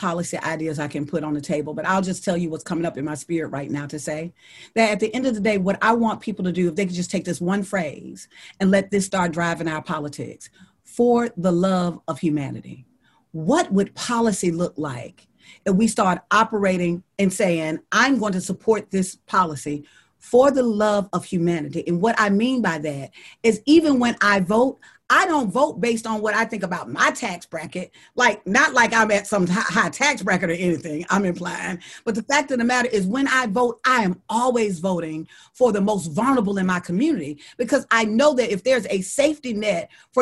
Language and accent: English; Deep South, United States; The reason why I know that is because I'm from the Deep South and we live with Trump every day.